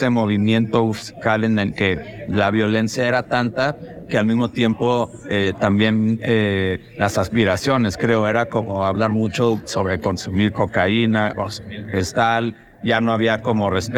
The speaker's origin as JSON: {"language": "Spanish", "region": "Sinaloa", "country": "Mexico", "said": "yo estoy contigo porque yo soy de Sinaloa."}